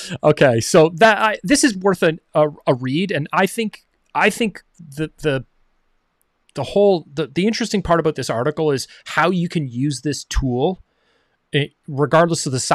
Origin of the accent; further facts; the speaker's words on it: Canada; because we're Canadian.